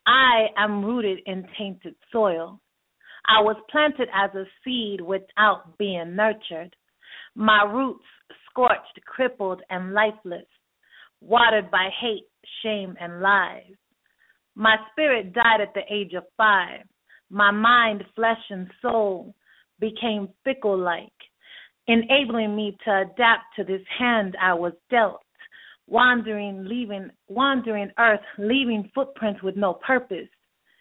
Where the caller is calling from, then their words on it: San Antonio, Texas, United States; from San Antonio.